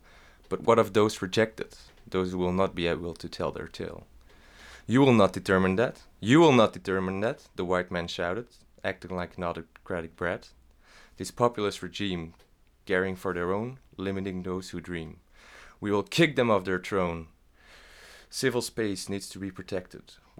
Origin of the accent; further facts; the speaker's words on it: Flanders, Belgium; I'm from Belgium, Flanders